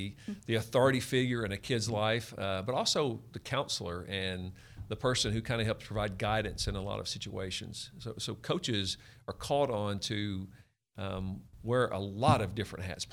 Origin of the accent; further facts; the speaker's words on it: Louisiana, United States; I'm from Louisiana.